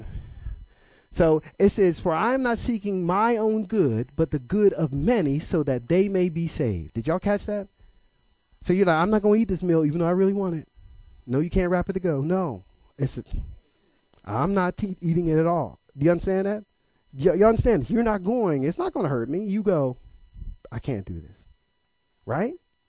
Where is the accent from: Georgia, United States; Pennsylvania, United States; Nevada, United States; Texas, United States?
Pennsylvania, United States; Pittsburgh; I remember when I first went to Philadelphia, I'm from Pittsburgh, and they gave me a Philly cheesesteak.